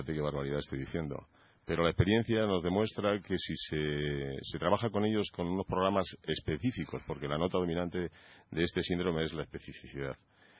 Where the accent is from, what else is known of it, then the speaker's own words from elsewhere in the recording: Jaén, Andalusia, Spain; Aunque soy andaluz.